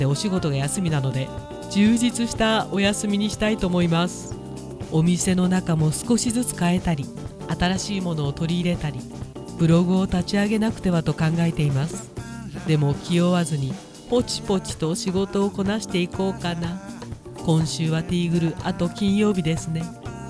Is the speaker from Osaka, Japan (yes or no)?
no; Tokyo, Japan; 4月の終わりに雪ってのは東京人としては驚きです。